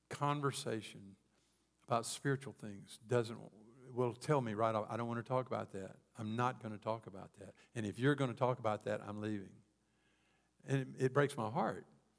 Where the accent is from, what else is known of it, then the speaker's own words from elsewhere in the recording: Mississippi, United States; I mean, I grew up in Mississippi in a little bitty podunk town.